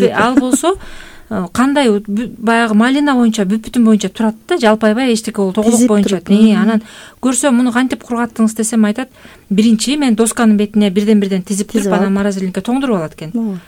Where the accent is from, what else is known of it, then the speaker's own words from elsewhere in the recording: At-Bashy, Naryn Region, Kyrgyzstan; менин бала чагымда бизде нарында, ат башыда, тоонун этегиндеги айыл